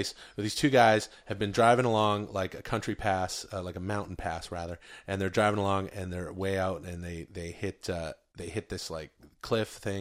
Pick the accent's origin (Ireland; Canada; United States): Canada; I did a series growing up in Canada for 5 years.